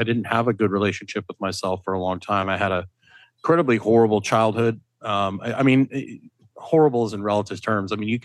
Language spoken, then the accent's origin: English; Canada; I'll talk metric. I am Canadian, so I can talk metric with you.